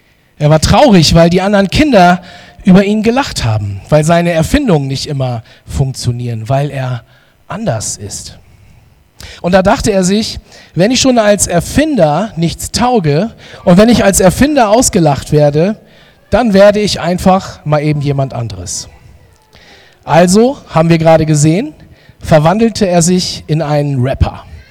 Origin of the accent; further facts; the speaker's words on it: Oldenburg, Lower Saxony, Germany; ich komme aus Oldenburg